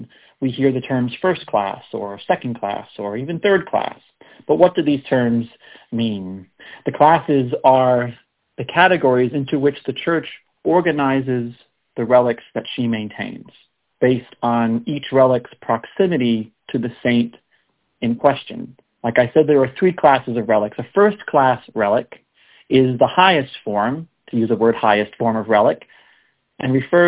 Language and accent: English; Staten Island, New York, United States; I grew up on Staten Island here in New York